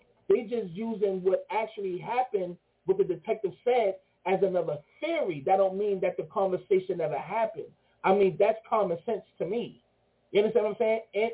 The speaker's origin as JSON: {"language": "English", "town": "Brooklyn", "region": "New York", "country": "United States", "said": "I'm from Brooklyn and lived in Queens for the past 3.5-4 years. I consider myself a Queensman."}